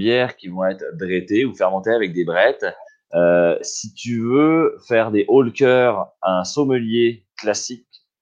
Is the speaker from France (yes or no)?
yes; Saint-Malo, Brittany, France; C'est ma ville natale, ouais.